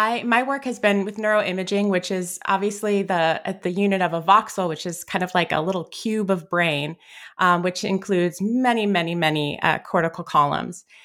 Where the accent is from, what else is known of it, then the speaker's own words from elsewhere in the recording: Chicago, Illinois, United States; born there; So I was born in Chicago. I was a very introspective child.